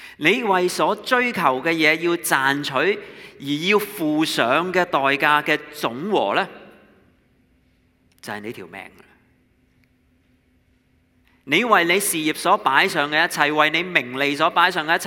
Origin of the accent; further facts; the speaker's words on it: China; 我们是中国人，我们对这些东西很敏感。